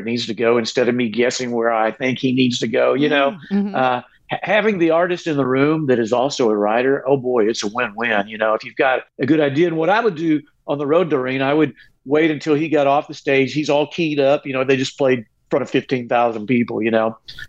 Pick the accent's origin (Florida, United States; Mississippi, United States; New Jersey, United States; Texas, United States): Texas, United States; It's about my history time growing up in Texas, put to music.